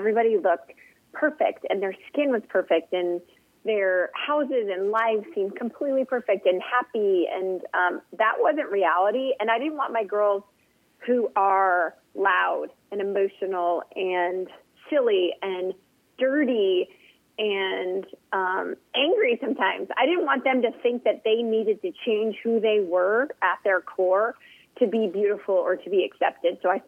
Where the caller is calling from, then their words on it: Atlanta, Georgia, United States; I'm in Atlanta.